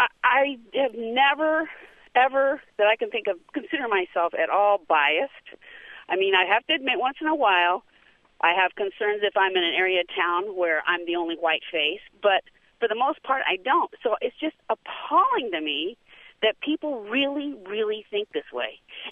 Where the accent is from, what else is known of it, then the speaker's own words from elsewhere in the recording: Japan; now in United States; I grew up overseas. I grew up in Japan.